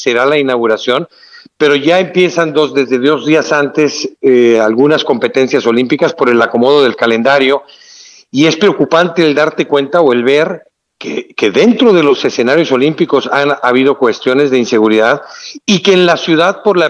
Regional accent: Mexico; Espero, como mexicano, igual que ustedes, que México logre trascender, que rompa récords de medallas.

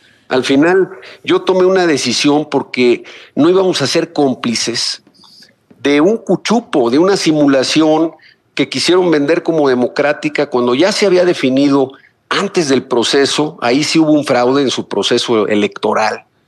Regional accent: Oaxaca, Mexico; el mayor de los éxitos como oaxaqueño

